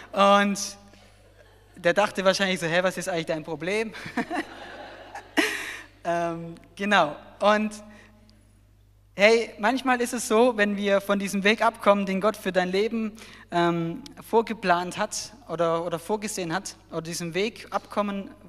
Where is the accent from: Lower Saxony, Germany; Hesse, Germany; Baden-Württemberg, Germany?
Baden-Württemberg, Germany; ich komme eigentlich aus Süddeutschland in der Nähe von Stuttgart, so wie Dave. Und ich bin im April erst hierher gekommen in die Gemeinde.